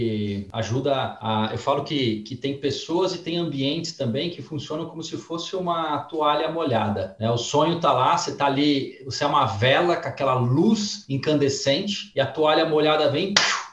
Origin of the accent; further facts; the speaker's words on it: São Mateus, São Paulo, Brazil; eu morei a vida inteira em São Mateus, não tô falando mal, não, tá?